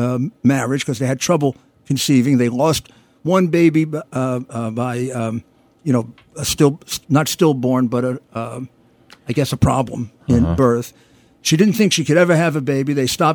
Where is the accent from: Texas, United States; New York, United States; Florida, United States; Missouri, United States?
New York, United States; Brooklyn; born there; I was born in Brooklyn.